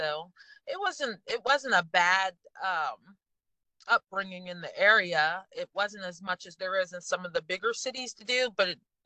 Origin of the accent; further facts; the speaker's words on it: East Liverpool, Ohio, United States; I'm from East Liverpool, Ohio. It's about 40, 45 minutes from Youngstown. So my mom moved from Pennsylvania when I was two, and so I've been in Ohio for my whole life.